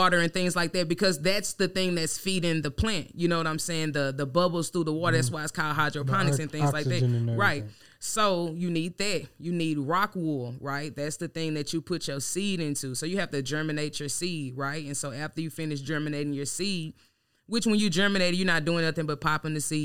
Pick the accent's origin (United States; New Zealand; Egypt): United States; Louisiana; Okay, so I'm from Louisiana for sure.